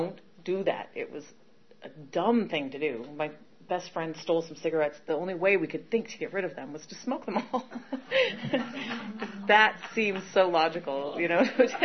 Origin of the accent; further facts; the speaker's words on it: Boise, Idaho, United States; So a little bit about me. I grew up in Boise, Idaho.